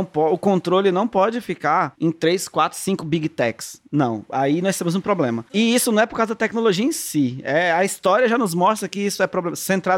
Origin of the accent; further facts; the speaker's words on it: São Paulo, Brazil; Eu cresci em São Paulo